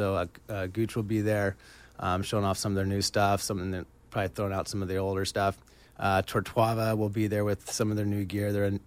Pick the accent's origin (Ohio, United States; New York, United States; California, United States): California, United States; Laguna Beach; born there; I was born in South Coast Hospital, lived across the street, and I still live there today.